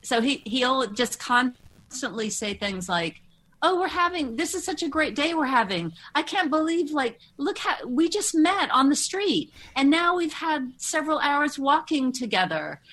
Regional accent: Moscow, Russia; the scripted half hour based on growing up in Moscow.

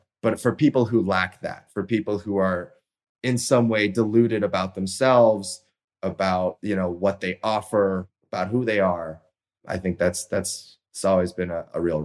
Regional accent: Toronto, Ontario, Canada; my hometown of Toronto.

